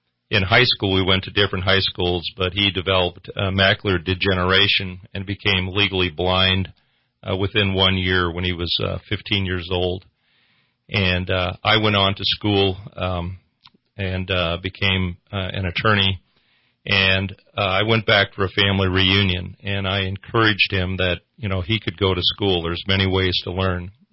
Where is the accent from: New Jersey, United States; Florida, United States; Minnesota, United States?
Minnesota, United States; I'm originally from Minnesota. I grew up on a farm in Minnesota. Most of my relatives still live there.